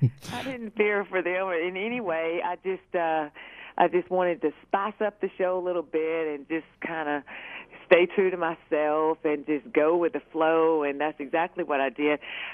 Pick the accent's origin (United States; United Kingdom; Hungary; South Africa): United States; the South; And, you know, and it's and being a Southerner from the South, it's even worse.